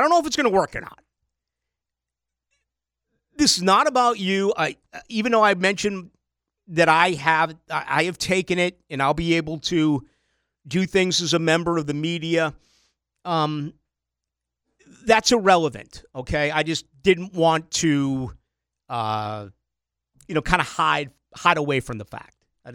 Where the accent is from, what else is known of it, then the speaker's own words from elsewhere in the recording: Boston, Massachusetts, United States; we got a lot of individuals like RJ from L.A., and I come from Boston.